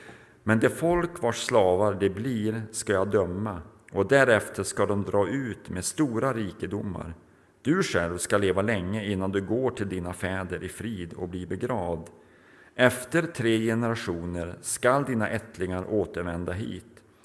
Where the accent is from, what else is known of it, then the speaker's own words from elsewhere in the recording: Norrland, Sweden; I min hemby uppe i Norrland så ligger och flyter den här stora älven Umeälven.